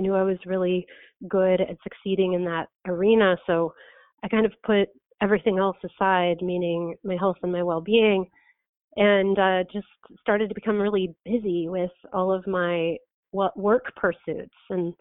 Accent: Midwest, United States; I was raised in the Midwest in a household that was very disruptive, very chaotic.

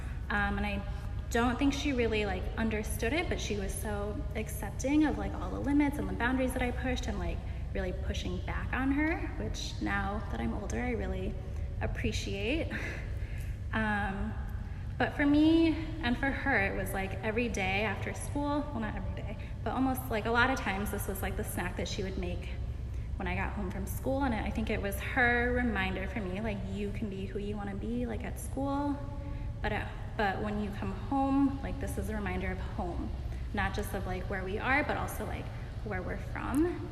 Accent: Wisconsin, United States; My parents are from Taiwan and I grew up in Wisconsin, which isn't the most diverse place.

